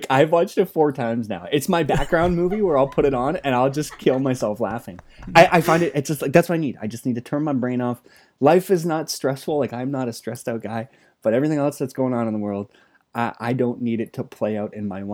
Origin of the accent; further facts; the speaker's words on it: Oakville, Ontario, Canada; fellow Oakvillian, my hometown here in Canada. Shout out to Oakville.